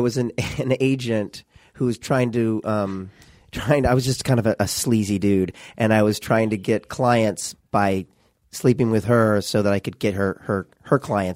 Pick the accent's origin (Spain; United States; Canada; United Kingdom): United States; Missouri; now in Los Angeles, United States; And she got out here. We're from Missouri.